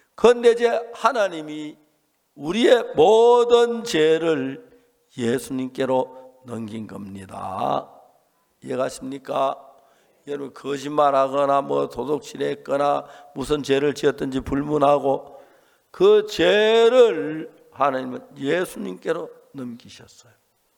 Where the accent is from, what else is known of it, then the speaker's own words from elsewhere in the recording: Seonsan, North Gyeongsang, South Korea; 저는 경북 선산서 태어났습니다. 이제 태어난 이제 자라서 이제 초등학교를 다닐 때였는데